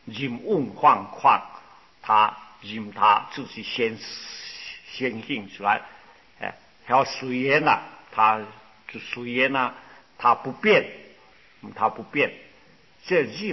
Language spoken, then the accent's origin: Chinese; China; 我们中国人道啊，就是汉人来的汉习显出来